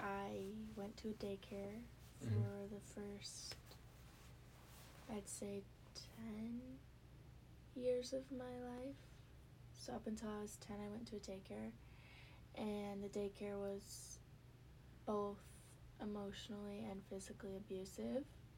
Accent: Montana, United States; I'm from Montana. I have one older sister who goes to NDSU.

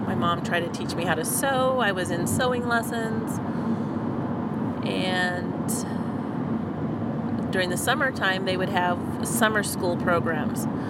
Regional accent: Oroville, California, United States; born there; also born or lived in Tennessee / Missouri; So I was born in Oroville, California. Of course, I don't remember any of that, but I was born there because my father was working on the dam there

